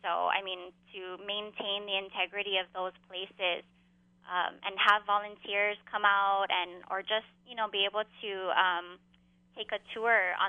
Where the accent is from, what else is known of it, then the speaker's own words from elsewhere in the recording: Hawaii, United States; And that's important to me because as a Hawaiian, I'm connected to this place